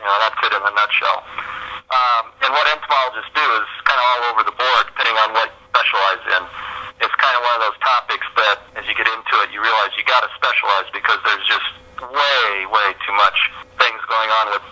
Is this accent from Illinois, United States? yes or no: yes; Illinois, United States; I grew up in the Midwest in Illinois.